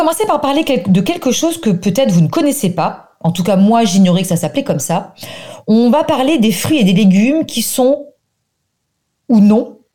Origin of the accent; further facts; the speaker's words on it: Provence-Alpes-Côte d'Azur, France; comme on dit chez nous en Provence.